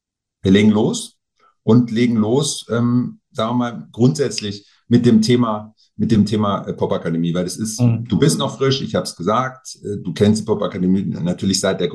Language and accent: German; Kurpfalz, Germany; als Kurpfälzer, die wir sind